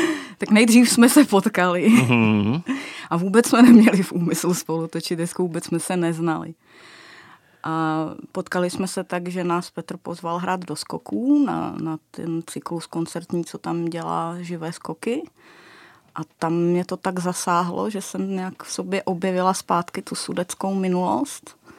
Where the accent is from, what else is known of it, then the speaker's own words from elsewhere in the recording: Karlovy Vary, Karlovy Vary Region, Czechia; Já pocházím z Karlových Varů, tak.